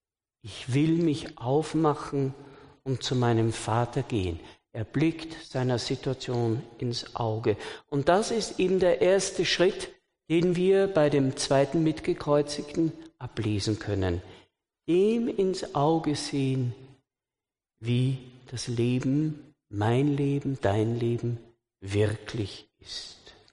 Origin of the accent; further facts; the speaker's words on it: Austria; Sautrank sagt man bei uns in Österreich, in Bayern wird das vielleicht verständlich.